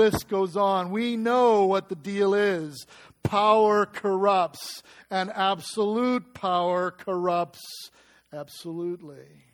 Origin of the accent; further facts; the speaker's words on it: United States; You know, for me, I don't know what I am. I'm some American mutt of some sort. There's some Dutch thing. I've got … in my past.